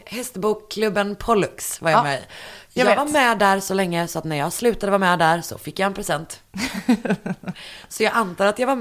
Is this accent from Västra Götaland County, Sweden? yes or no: yes; Partille, Västra Götaland County, Sweden; jag var med i en bokklubb i den lokala bokhandeln i Partille där jag är ifrån.